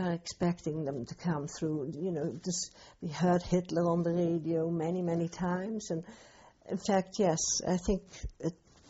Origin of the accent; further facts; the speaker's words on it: Eindhoven, North Brabant, Netherlands; also born or lived in Amsterdam; My parents went to Eindhoven. My father worked for Philips. And so they went to Eindhoven when I was very small. And so I lived most of my life in Eindhoven.